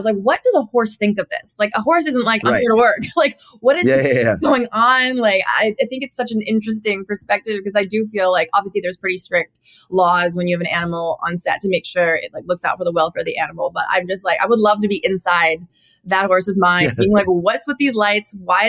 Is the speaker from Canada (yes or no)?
yes; Cloverdale, British Columbia, Canada; moved away as an adult; now in Nashville, United States; I grew up in Cloverdale, which is a rodeo town in BC.